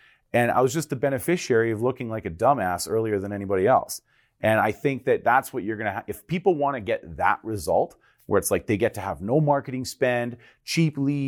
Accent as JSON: {"language": "English", "country": "Canada", "said": "Being Canadian"}